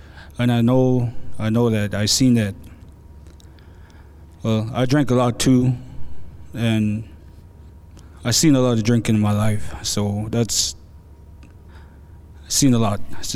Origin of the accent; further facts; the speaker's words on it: Dorado, Puerto Rico; I'm from Dorado. I've been stuck here for like 3 years waiting to get sentenced.